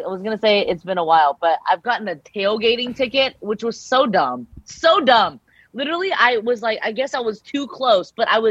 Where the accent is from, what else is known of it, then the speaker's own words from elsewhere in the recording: Temple City, California, United States; Next to Arcadia, you know, I grew up in Temple City